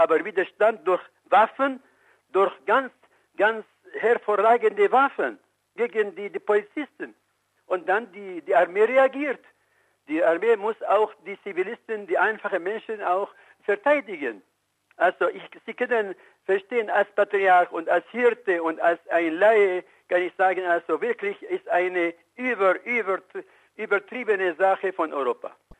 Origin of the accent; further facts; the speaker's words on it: Syria; German is a second language; ich bin nicht ein Mensch, der blind für Syrien ist, obwohl ich bin Syrer